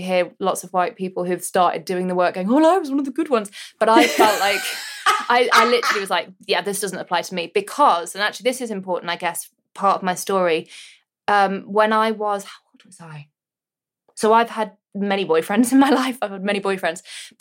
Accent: North West England, United Kingdom; I grew up in rural Cheshire. So very white, very white.

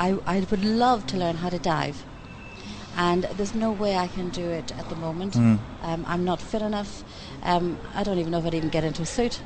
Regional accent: Ireland; also born or lived in London; now in Dubai, United Arab Emirates; I'm originally from Ireland.

